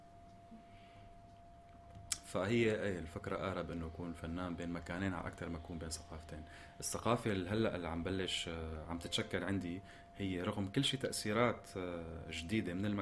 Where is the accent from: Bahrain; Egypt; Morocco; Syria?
Syria; moved away; هلأ كإنسان سوري عايش خارج المكان